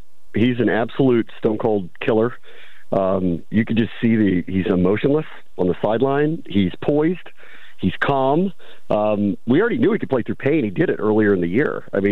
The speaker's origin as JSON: {"language": "English", "town": "Silver Spring", "region": "Maryland", "country": "United States", "tie": "born or raised there", "said": "I'm 51, and I grew up in Silver Spring, Maryland."}